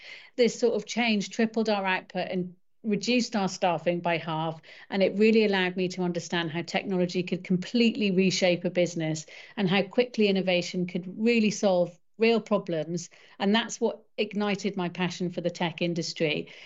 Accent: Wales, United Kingdom; Talu means pay in Welsh, and I'm from Wales. I'm based just outside Cardiff.

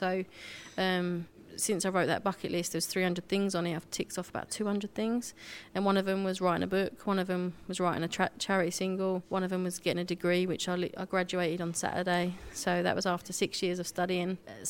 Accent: Stanford-le-Hope, East of England, United Kingdom; born there; I was born in Essex, Stamford Lee Hope.

